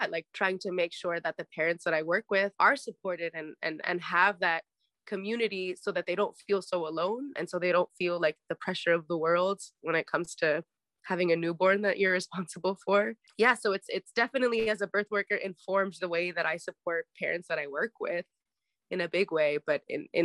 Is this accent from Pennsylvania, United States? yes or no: yes; Bethlehem, Pennsylvania, United States; now in Philadelphia, United States; I grew up in Bethlehem, Pennsylvania, which is like 1.5 hours away from Philly.